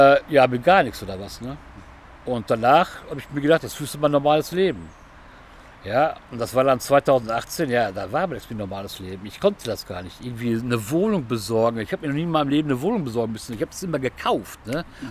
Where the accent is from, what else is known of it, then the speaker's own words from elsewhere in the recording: North Rhine-Westphalia, Germany; Ich sag so, NRW, kleine Stadt.